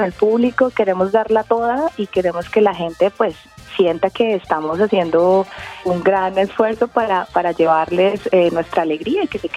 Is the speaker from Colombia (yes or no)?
yes; Colombia; now in Australia; siendo latina, especialmente colombiana